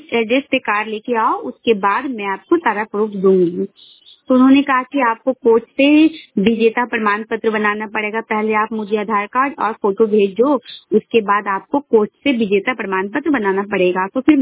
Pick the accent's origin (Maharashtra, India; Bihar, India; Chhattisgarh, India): Bihar, India; Madhubani; और मैं बिहार राज्य के मधुबनी जिला की रहने वाली हूँ।